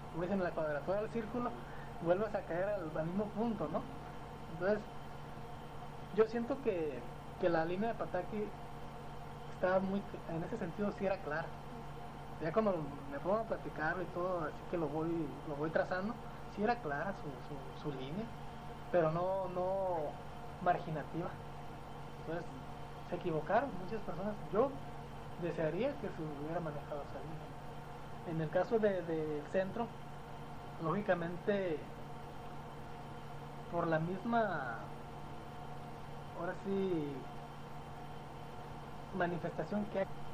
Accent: Mexico; como buenos mexicanos, el término colgados es ahora sí pasarte de la raya

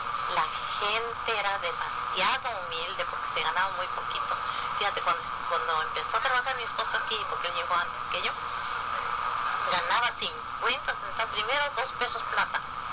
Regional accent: Colima, Mexico; born there; now in Tijuana, Mexico; En Colima.

